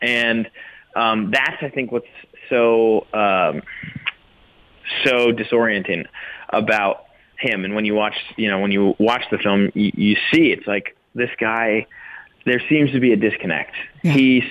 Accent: Pennsylvania, United States; how in the world does something like this happen in our country, in America, and in my home state of Pennsylvania?

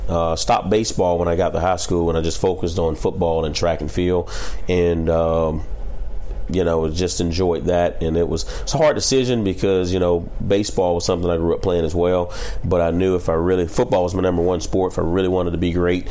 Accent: Decatur, Georgia, United States; Grew up in Atlanta, Georgia. So I actually grew up in Decatur, and it was kind of funny because I grew up on Midway, and the next street over was Atlanta. So I grew up in Decatur, and the next street was Atlanta.

